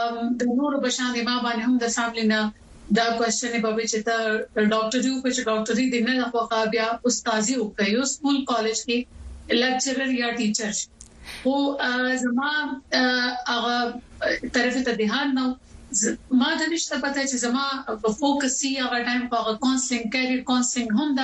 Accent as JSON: {"language": "Pashto", "town": "Peshawar", "region": "Khyber Pakhtunkhwa", "country": "Pakistan", "said": "زما تعلق د خیبر پختونخوا کې د پیښور سره دی. د پیښور د یو علاقې کوم چې د ډیر مشهور صوفي شاعر رحمان بابا د نوم سره تړلی"}